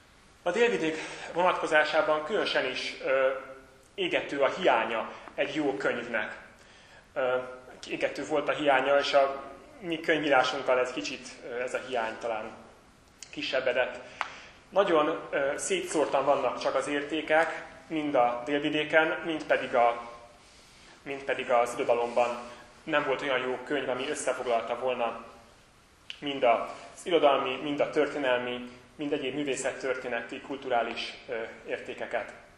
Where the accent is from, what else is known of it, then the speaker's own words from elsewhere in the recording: Hungary; born there; Mondom, nem mentem el innen, Magyarországon születtem.